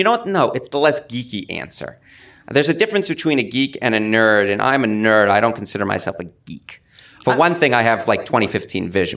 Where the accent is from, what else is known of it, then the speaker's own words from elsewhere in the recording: New York City, New York, United States; I grew up in the Bronx, was not a Yankee fan, hated the Yankees, was a Met fan